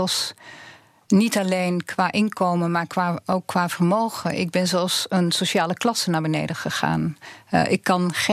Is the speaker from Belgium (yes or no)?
no; France; Nou ja, ik kom zelf uit Frankrijk. Ik heb in Parijs gewerkt en gewoond.